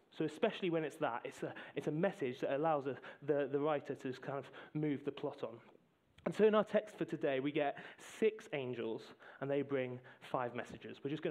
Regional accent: North East England, United Kingdom; I'm from the Northeast, but mum and dad grew up in Surrey.

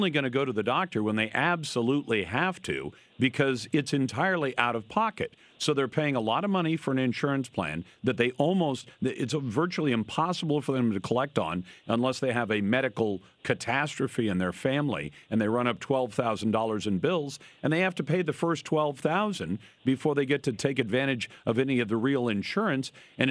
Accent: Washington, United States; including one in my home state of Washington

